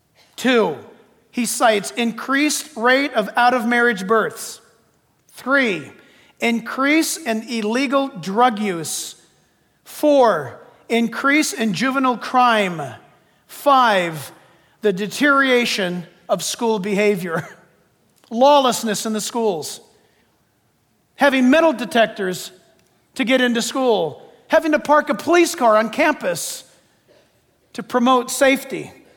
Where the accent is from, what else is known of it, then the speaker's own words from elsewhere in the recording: San Diego, California, United States; I was born and raised in California. I'm from San Diego. I love this state. I love this beautiful state